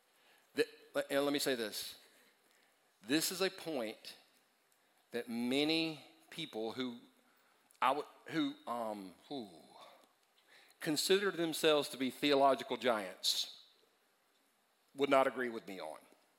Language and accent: English; Easley, South Carolina, United States; because I grew up in Easley, it's my own stomping grounds